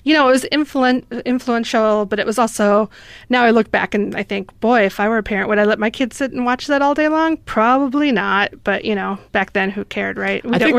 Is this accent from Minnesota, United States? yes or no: yes; Austin, Minnesota, United States; Austin, Minnesota.